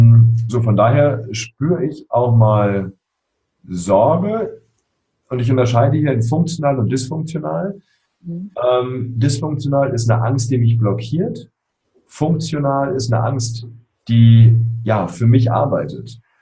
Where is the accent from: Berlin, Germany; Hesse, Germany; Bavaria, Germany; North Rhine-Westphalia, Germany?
Berlin, Germany; ich bin in Spandau aufgewachsen, hier in Berlin, 500 Meter von der Berliner Mauer entfernt.